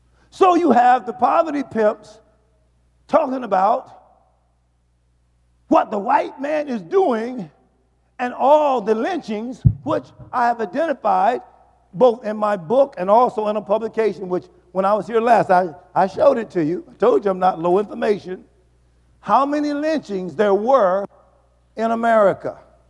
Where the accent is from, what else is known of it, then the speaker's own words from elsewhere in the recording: Baltimore, Maryland, United States; See, I came from Baltimore, BMO, where you see mo and do mo